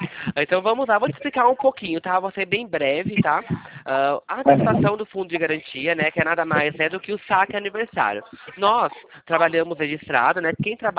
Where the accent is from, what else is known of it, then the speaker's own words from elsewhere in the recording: Campinas, São Paulo, Brazil; Eu sou daqui de Campinas, né?